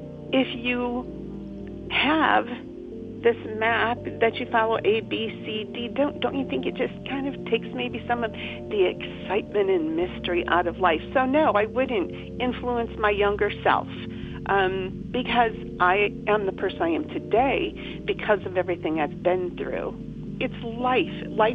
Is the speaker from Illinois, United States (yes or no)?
no; Toledo, Ohio, United States; I was born and raised in East Toledo. I grew up a poor girl.